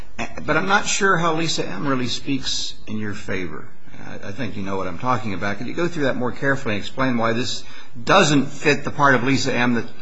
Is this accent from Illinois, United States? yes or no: yes; Chicago, Illinois, United States; I grew up in Chicago, and I learned that being a judge was a lucrative occupation.